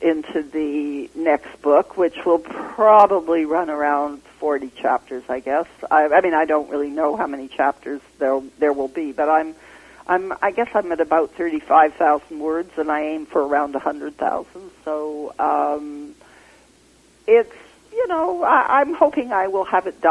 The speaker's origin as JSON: {"language": "English", "country": "Canada", "said": "I'm also, as a Canadian, maybe a little more level-headed than some of my U.S. counterparts"}